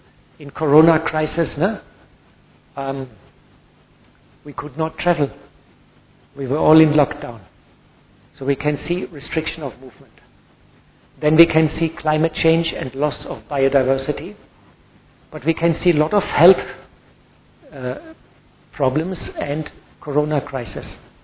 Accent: Germany; English is a second language; And I'm now 60 years old and I'm from Germany.

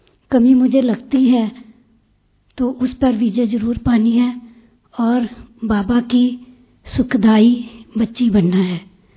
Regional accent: Punjab, India; मैं पंजाब से आई हूँ।

